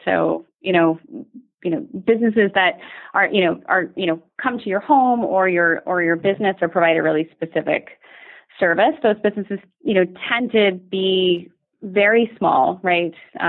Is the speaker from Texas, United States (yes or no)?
yes; Dallas, Texas, United States; I'm originally from Dallas